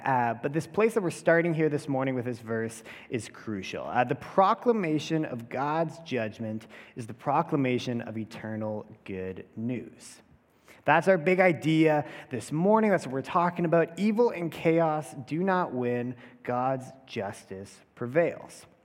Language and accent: English; Calgary, Alberta, Canada; now in Prince George, Canada; I'm from Calgary. I am up here in Prince George for Adriana's wedding.